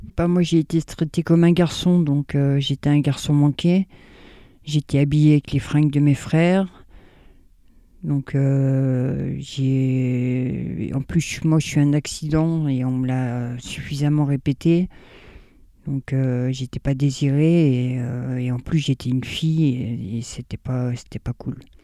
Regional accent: Bourg-en-Bresse, Auvergne-Rhône-Alpes, France; j'ai 52 ans. Je viens de Bourg-en-Bresse et je suis célibataire

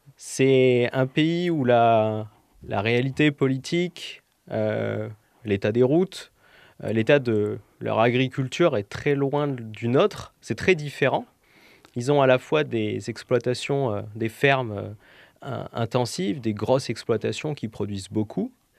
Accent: Aix-en-Provence, Provence-Alpes-Côte d'Azur, France; je viens d'Aix-en-Provence, je suis provençal

